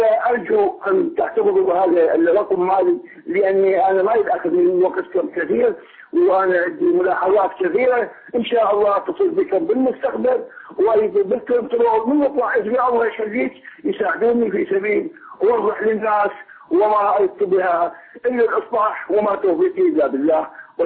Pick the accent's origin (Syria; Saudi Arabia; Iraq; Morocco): Iraq; أنا من العراق.